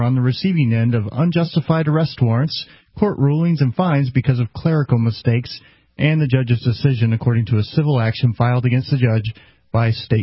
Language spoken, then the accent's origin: English; Dallas, Texas, United States; Well, this one's in Texas, and actually from my hometown of Dallas.